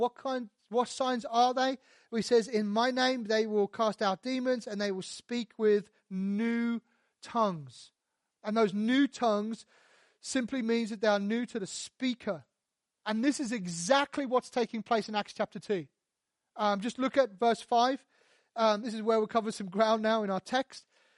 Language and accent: English; Portsmouth, South East England, United Kingdom; I can say that because I'm from Portsmouth, right?